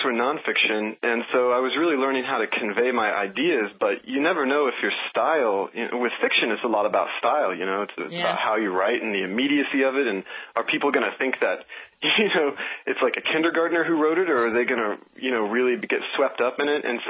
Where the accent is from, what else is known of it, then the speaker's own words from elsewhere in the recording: Oklahoma, United States; I mean, I'm from Oklahoma. I knew I wanted cowboys out there